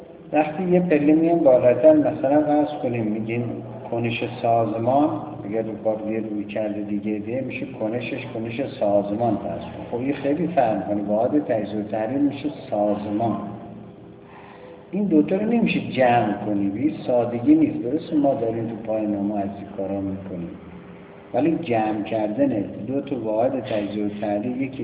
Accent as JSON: {"language": "Persian", "country": "Iran", "said": "بالاخره ما ایرانی هستیم، ما شیعه هستیم، ما مسلمان هستیم، ما اینجا هستیم."}